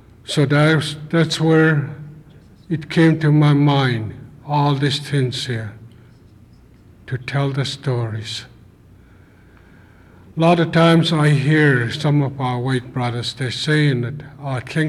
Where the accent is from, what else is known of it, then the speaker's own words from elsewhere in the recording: Haines, Alaska, United States; I'm from Haines.